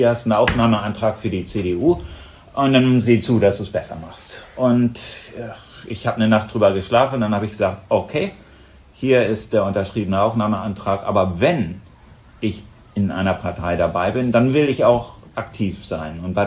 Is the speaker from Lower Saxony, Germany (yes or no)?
yes; Buchholz, Lower Saxony, Germany; ich bin 57 Jahre alt, Bürgermeister der Stadt Buchholz. Ich komme aus Buchholz, bin hier zur Schule gegangen, habe hier mein Abi gemacht am Gymnasium am Kattenberg